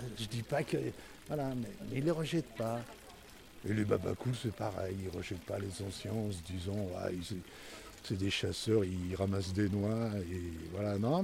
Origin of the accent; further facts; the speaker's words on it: Provence-Alpes-Côte d'Azur, France; also born or lived in Ardèche; je viens des Hautes-Alpes, je viens même de l'Ardèche.